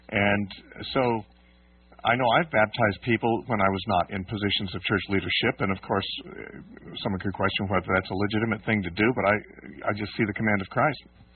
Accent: United States; moved away; I've looked into some churches in my hometown in the States

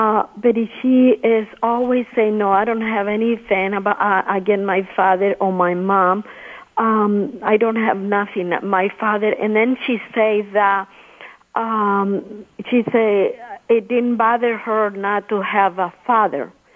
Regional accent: Chile; she just called to my sister in my country. I'm from Chile.

